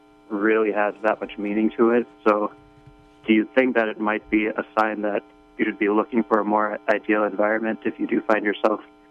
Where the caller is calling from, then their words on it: Utah, United States; Hi, this is a caller from Utah again.